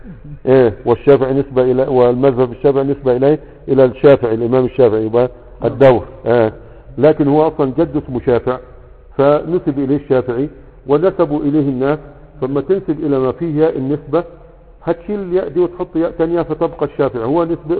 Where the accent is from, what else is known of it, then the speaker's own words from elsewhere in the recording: Egypt; now in Yemen; فانا جاي من مصر اليمن